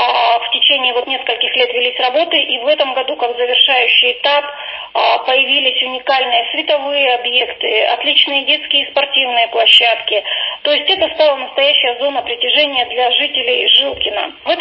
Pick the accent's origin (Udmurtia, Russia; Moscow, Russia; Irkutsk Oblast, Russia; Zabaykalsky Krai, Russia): Irkutsk Oblast, Russia; Irkutsk; я родилась в Ленинском округе. Меня крестили родители в Ленинском округе. Долгое время я жила в Ленинском округе. И вот так судьбой, видимо, как-то вот получилось, что теперь работаю здесь, в Ленинском округе.